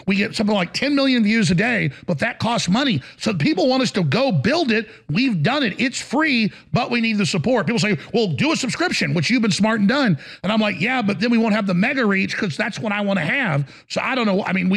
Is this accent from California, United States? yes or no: no; Texas, United States; Well, I'm white and I grew up in East Texas, and that's the South.